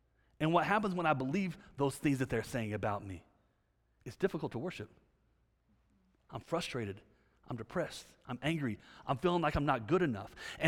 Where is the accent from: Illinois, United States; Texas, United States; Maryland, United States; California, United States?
Texas, United States; now, I grew up in Texas. Y'all, everybody's saved in Texas, you know what I'm saying?